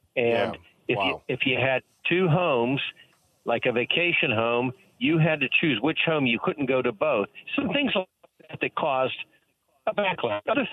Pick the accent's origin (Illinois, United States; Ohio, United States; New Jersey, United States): Ohio, United States; My home state of Ohio is about 540 people.